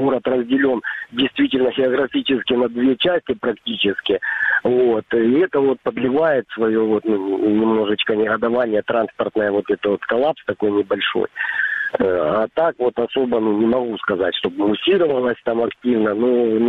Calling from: Sloviansk, Donetsk Oblast, Ukraine; Здравствуйте, Славянск.

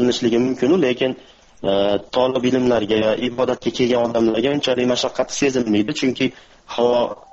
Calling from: Saudi Arabia; Men Saudiya Arabistonidan.

